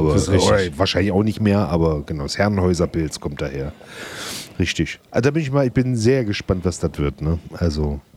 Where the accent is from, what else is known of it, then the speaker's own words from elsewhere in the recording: Austria; wir kommen aus Österreich, wir sind 6 Leute zwischen 67 und 73.